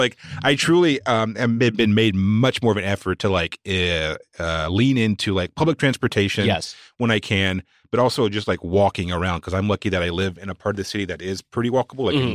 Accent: Walnut Cove, North Carolina, United States; So from my hometown is a place called Walnut Cove, North Carolina, and there was a bunch of strodes, very, very rural place

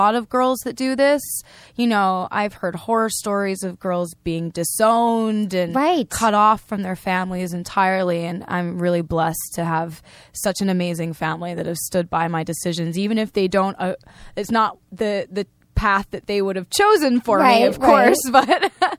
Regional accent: United States; And, you know, like being an American, that's also something that's different.

